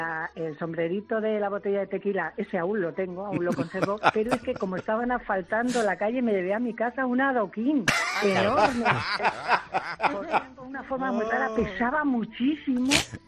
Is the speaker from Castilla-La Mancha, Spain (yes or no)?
yes; Albacete, Castilla-La Mancha, Spain; now in Cantabria, Spain; Vale, soy una albaceteña que vive en Cantabria.